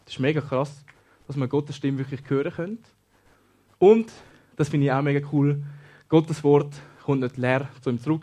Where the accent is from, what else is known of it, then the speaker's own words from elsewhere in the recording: Grüt, Zurich, Switzerland; now in Germany; Ich komme ursprünglich aus dem Grütte, das ist ja gerade bei Wetzikon in der Nähe. Mein Grossi ist aus Bossiken, das ist gerade da hinten bei Hiwil. Und mein Grosspapa ist aus Wetzikon. Und aktuell wohne ich aber in Deutschland